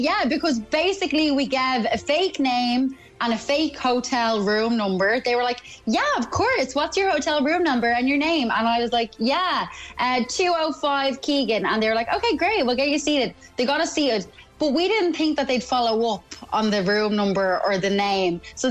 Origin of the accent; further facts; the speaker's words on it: Ireland; accent: Irish; a guy just picked up on my Irish accent